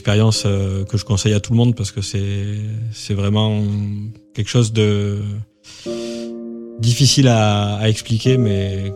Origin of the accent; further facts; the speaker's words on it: Nouvelle-Aquitaine, France; Moi, je suis originaire du Lot-et-Garonne, où il n'y a pas forcément de haute montagne.